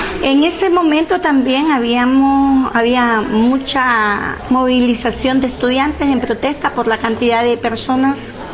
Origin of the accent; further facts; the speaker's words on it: Matagalpa, Nicaragua; born there; nací aquí en Matagalpa, Nicaragua.